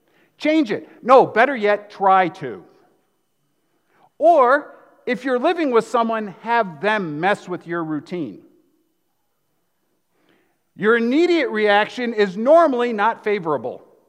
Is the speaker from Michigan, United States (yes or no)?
no; Wisconsin, United States; also born or lived in Guam; I was born and raised in Wisconsin.